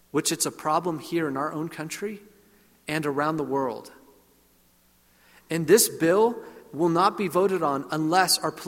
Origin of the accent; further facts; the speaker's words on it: Fresno, California, United States; also born or lived in Bay Area; I grew up in Fresno and the Bay Area.